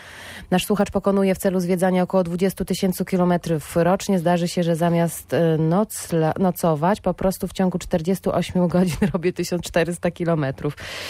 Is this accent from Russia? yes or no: yes; Novosibirsk, Novosibirsk Oblast, Russia; now in Poland; Od 23 lat jestem w Polsce, bo pochodzę z Nowosybirska